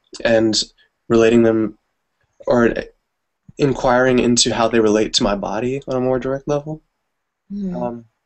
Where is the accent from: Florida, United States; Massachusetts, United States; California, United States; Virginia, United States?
Virginia, United States; Richmond; who was enslaved in my hometown, actually, Richmond, Virginia.